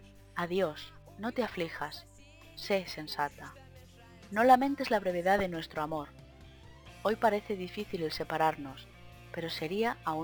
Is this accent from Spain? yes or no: yes; Spain; Ya hispanska, yo soy española